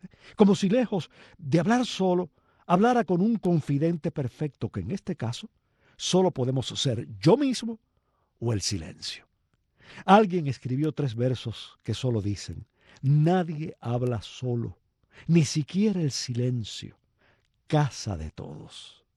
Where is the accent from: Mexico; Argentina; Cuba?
Cuba; no somos pocos los cubanos que hablamos solos